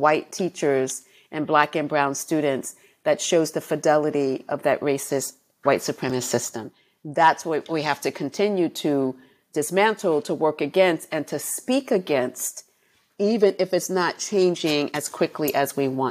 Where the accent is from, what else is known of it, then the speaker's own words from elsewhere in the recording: Bronx, New York, United States; And my experience, I think, is probably like most kids still growing up in the South Bronx, where they're not with teachers that have a racial consciousness.